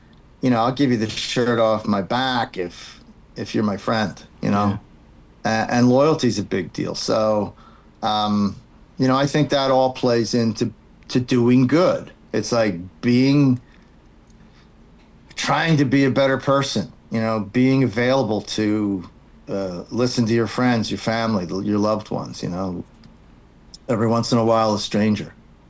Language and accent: English; New Jersey, United States; I'm from South Jersey, and if you get a big head in South Jersey, you get knocked down real fast.